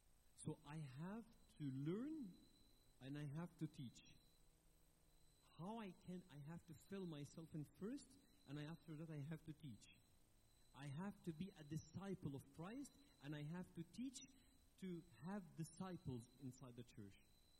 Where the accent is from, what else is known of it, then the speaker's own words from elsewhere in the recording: Alexandria, Alexandria Governorate, Egypt; I'm from Alexandria, so I'm so proud